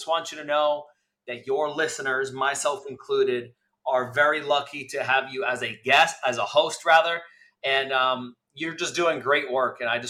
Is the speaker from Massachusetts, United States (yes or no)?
no; New York City, New York, United States; Yeah, I grew up in New York City, Queens, yes. New York. So grew up there as a child.